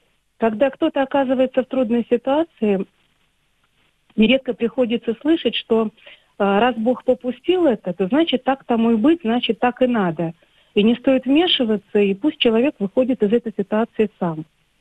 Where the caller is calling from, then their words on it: Moscow, Russia; я звоню из Москвы.